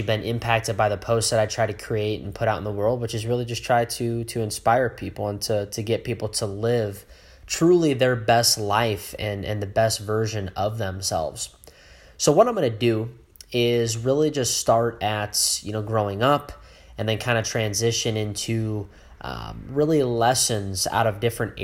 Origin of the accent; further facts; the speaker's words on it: Dubuque, Iowa, United States; also born or lived in St. Louis; And grew up in Dubuque, Iowa, where I originate now. I was born in St. Louis, Missouri. I only lived there for about 6 months to a year. And then my parents moved to Dubuque.